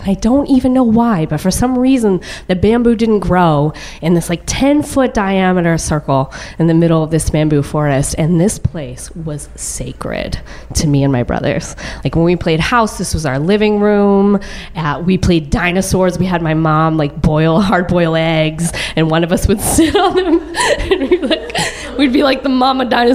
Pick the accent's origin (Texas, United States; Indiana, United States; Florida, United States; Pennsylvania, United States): Texas, United States; Dallas; born or raised there